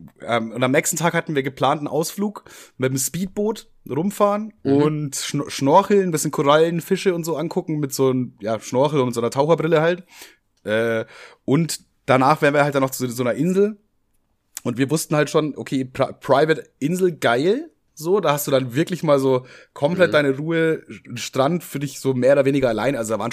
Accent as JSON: {"language": "German", "region": "Bavaria", "country": "Germany", "said": "das sage ich als Bayer."}